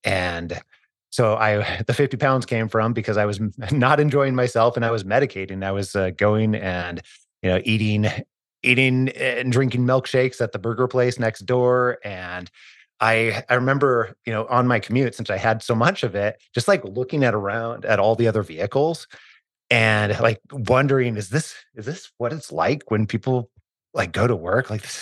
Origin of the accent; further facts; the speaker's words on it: Idaho, United States; I was born and raised in Northern Idaho, almost as far as you can go before you hit the Canadian border, but I grew up pretty poor.